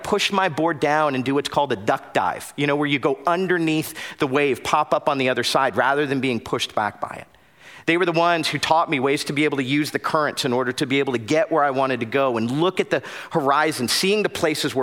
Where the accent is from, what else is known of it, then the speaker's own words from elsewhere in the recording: Florida, United States; I grew up in South Florida and I loved surfing.